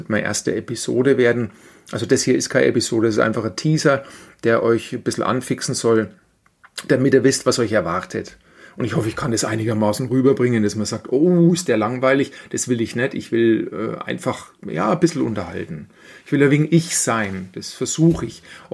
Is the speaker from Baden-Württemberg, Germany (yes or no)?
no; Bavaria, Germany; ich bin Franke